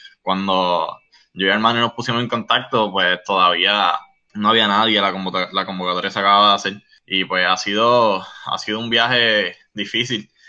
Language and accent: Spanish; Jayuya, Puerto Rico; Mi padre trabaja recibiendo mercancía en una fábrica en mi pueblo, Jayuya